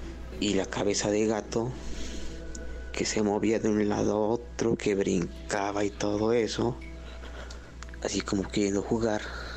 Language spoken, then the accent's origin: Spanish; Xalapa, Veracruz, Mexico; de Jalapa, Veracruz.